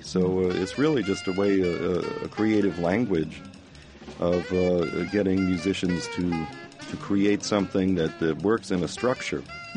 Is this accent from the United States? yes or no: yes; New Hampshire, United States; that's kind of an expression of my frustration with my home state of New Hampshire because basically growing up there and trying to play kind of new music there in the 70s